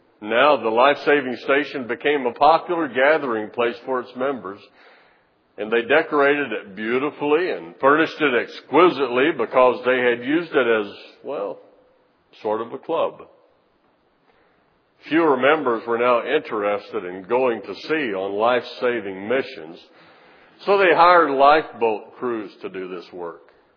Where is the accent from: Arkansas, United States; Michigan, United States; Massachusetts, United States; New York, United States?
Arkansas, United States; And there's some of the churches that I grew up near I grew up down in Arkansas that really are no more than just a Christian social club.